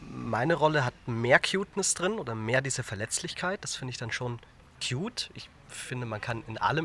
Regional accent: Bavaria, Germany; now in Berlin, Germany; ich bin 27 Jahre alt, ich komme ursprünglich aus Bayern, lebe aber seit 4 Jahren in Berlin

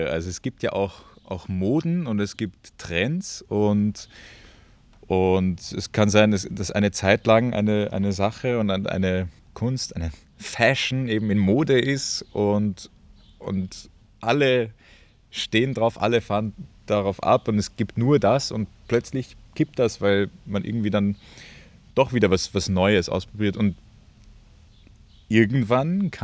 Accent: Vienna, Austria; Ich komme aus Wien und studiere auch dort.

